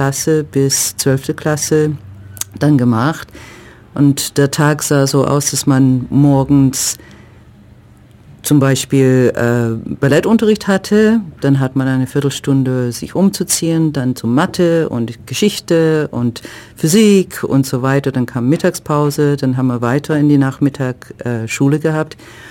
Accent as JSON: {"language": "German", "country": "Canada", "said": "ich komme aus Kanada"}